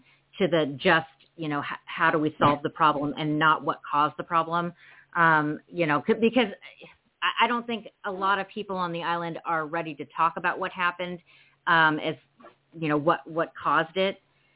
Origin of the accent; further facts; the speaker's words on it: California, United States; we're both from California, right?